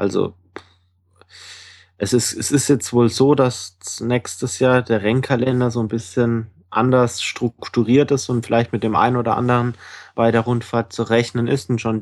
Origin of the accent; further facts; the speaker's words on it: Bayreuth, Bavaria, Germany; Mai, Juni habe ich so den einen oder anderen Termin in meiner alten Heimat Bayreuth.